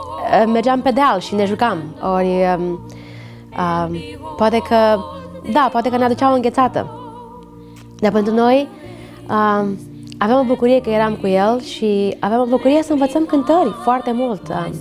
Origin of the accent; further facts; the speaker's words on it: Ploiești, Prahova, Romania; born there; M-am născut în Ploiești și părinții mei locuiesc în localitatea Vâlcănești, județul Prahova.